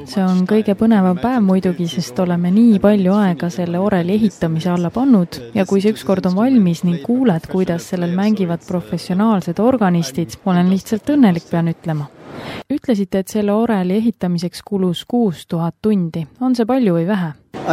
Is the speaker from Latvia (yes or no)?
no; Wallonia, Belgium; Estonian is a second language; olen ise ka pärit väikeselt maalt. Olen pärit saksakeelsest vähemusest Belgias. Meid on vaid 70 000 inimest, kes seal saksakeelt räägivad.